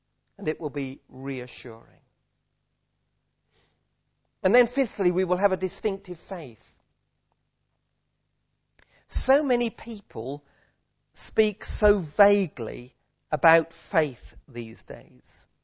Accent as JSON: {"language": "English", "region": "East of England", "country": "United Kingdom", "tie": "born there", "said": "Not because … Not because I was born in Suffolk."}